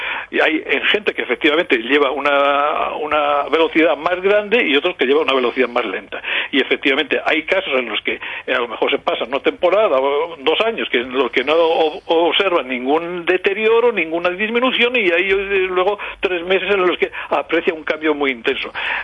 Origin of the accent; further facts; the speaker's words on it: Castile and León, Spain; now in Málaga, Spain; Soy castellano viejo, pero bueno. Pues... Llevo aquí 40 años y sin el acento no lo he pillado.